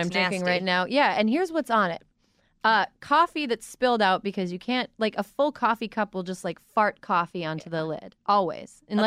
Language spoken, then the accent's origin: English; Midwest, United States; I'm from the Midwest, and I'm missing some pieces in my brain.